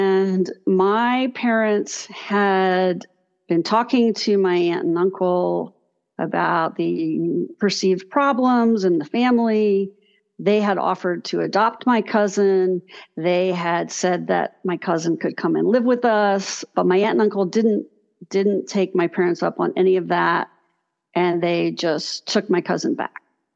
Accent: Texas, United States; And my parents were originally from Louisiana, and I grew up in Texas.

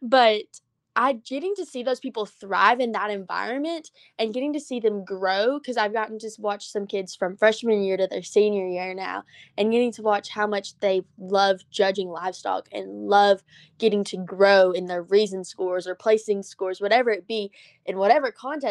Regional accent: Paris, Île-de-France, France; from Paris.

